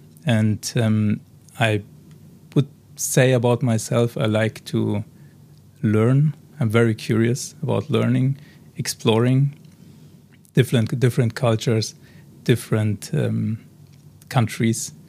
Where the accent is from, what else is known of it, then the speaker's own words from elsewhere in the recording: Ebersberg, Bavaria, Germany; English is a second language; also born or lived in Berlin; I grew up in Ebersberg. It's a small city close to Munich.